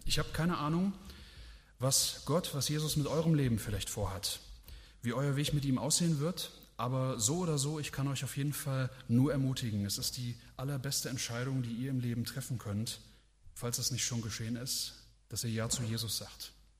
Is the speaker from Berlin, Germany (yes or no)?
no; Hesse, Germany; da gab es damals eine christliche Jugendwoche bei uns zu Hause in Hessen.